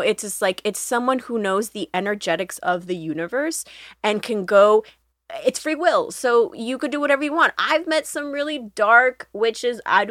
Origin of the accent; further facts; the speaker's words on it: Chicago, Illinois, United States; I'm from Chicago, born and raised.